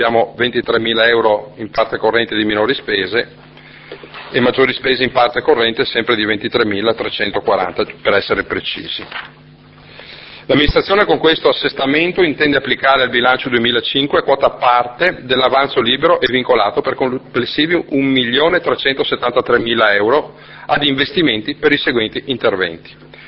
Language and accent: Italian; Veneto, Italy; noi siamo veneti e che noi apparteniamo al popolo veneto